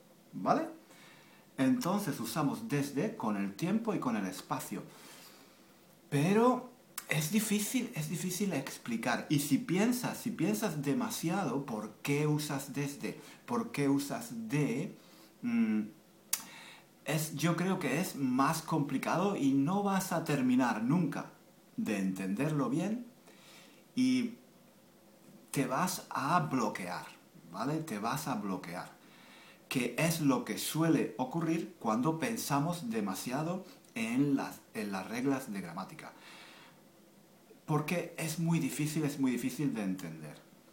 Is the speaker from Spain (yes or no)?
yes; Spain; yo que soy profesor de español, que soy español